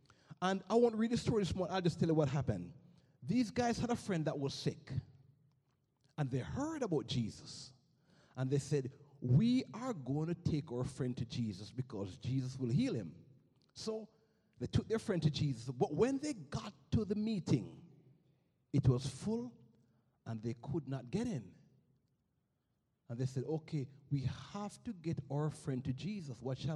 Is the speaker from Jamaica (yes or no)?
yes; Jamaica; moved away; These guys must have been Jamaicans. Only in Jamaica would we do something this crazy. You know, I came from Jamaica in 1984.